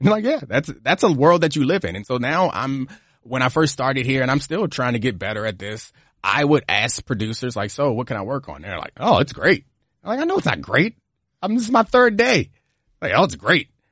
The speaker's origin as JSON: {"language": "English", "region": "Maryland", "country": "United States", "tie": "born or raised there", "said": "I think growing up in Baltimore County, it's like going to public schools."}